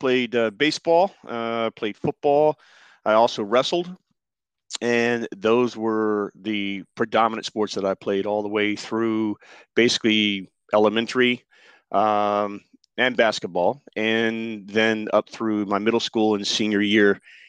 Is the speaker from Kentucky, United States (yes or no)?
yes; Lexington, Kentucky, United States; I was actually born and originally I'm from the state of Kentucky. I was born in Lexington, lived there in Lexington for quite a bit growing up.